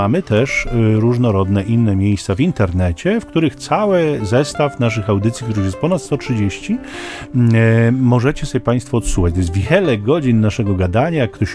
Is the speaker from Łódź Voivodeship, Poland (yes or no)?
no; Gdynia, Pomeranian Voivodeship, Poland; ja jestem z Gdyni